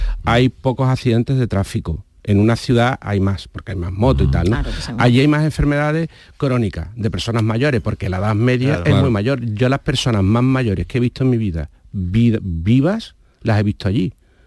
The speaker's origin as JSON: {"language": "Spanish", "town": "Seville", "region": "Andalusia", "country": "Spain", "said": "Yo de este."}